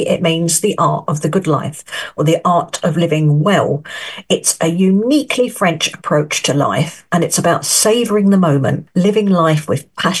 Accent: United Kingdom; now in France; I'm a British writer living in France

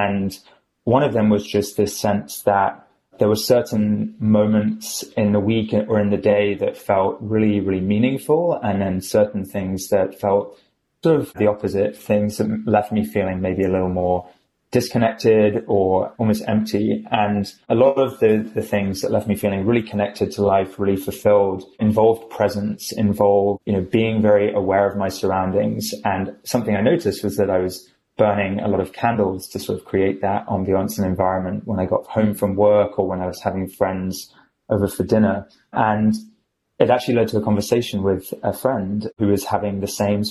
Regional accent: United Kingdom; now in United States; I'm actually based in the US, but yes, I am British by accent and origination.

